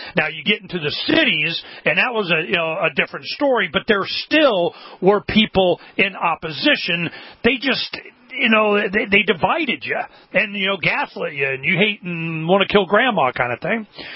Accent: Phoenix, Arizona, United States; for the audience that doesn't know, we're from Phoenix

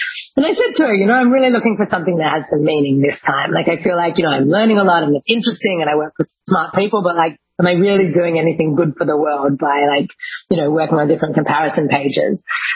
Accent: Sydney, New South Wales, Australia; born or raised there

